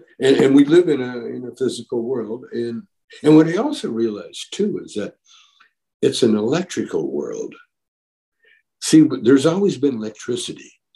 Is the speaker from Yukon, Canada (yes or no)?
no; Calgary, Alberta, Canada; also born or lived in Edmonton; now in Vancouver, Canada; I'm just a guy, you know, from Canada, from Vancouver. Well, Vancouver now, but I grew up kind of in Calgary, Alberta, Canada. And my mother was Scotch-Irish and Native, which I found out later in life, way later in life.